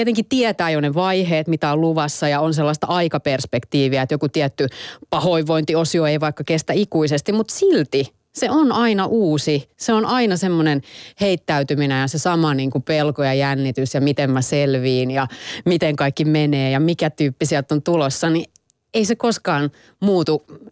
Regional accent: Jyväskylä, Central Finland, Finland; now in Helsinki, Finland; kyllä mä oon jyväskyläläinen. Kyllä mä oon aika landepaukku. Mä huomaan, mä asun ihan Helsingin keskustassa nykyään, mutta musta virtaa semmoinen. Mä oon silleen, että mä oon tämmöinen epäilyttävä töölöläinen, että en mä kuulu tänne.

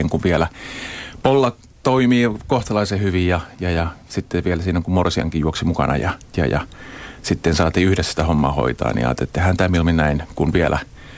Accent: Tokyo, Japan; moved away as an adult; now in Finland; Mun tausta, mä oon tämmönen nomadi, maahanmuuttaja tavallaan. Mä oon syntynyt Tokiossa, asunut 20 vuotta Japanissa, 20 vuotta Suomessa ja muutaman vuoden päälle sitten ympäri maailmaa.

